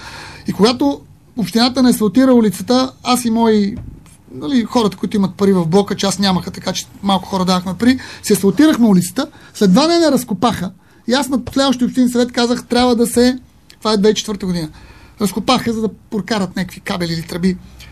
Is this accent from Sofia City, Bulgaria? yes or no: yes; Sofia, Sofia City, Bulgaria; Аз съм израснал в Младост, между другото. 68 година живея в Младост и преди 7-8 години се преместих в края на Студентски град